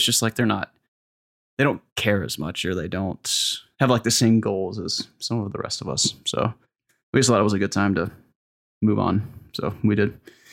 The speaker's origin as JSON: {"language": "English", "region": "Indiana", "country": "United States", "tie": "born there", "said": "I was born in Indiana. My family lives in Illinois."}